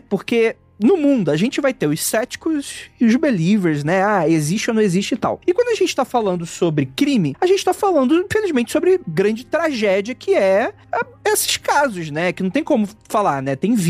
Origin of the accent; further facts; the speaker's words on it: Rio de Janeiro, Brazil; Como bom carioca, eu gosto do crime